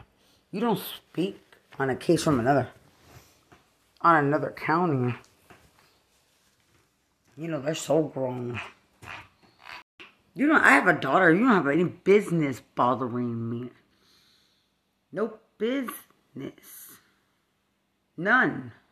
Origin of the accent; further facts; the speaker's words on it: United States; Because I don't speak Spanish and I'm American and I'm a veteran.